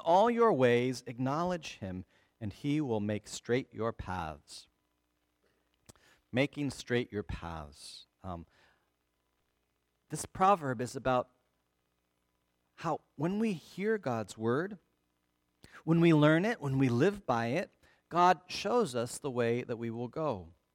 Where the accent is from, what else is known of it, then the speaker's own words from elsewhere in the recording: the West, United States; I grew up in the West, and in the West, all the roads are straight, kind of grids, right?